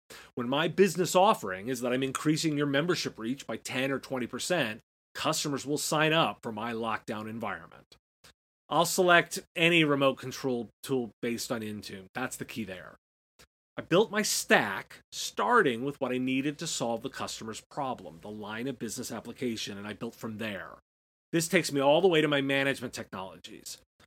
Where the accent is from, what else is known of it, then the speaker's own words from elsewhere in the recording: United States; I'm American, so I'd start there.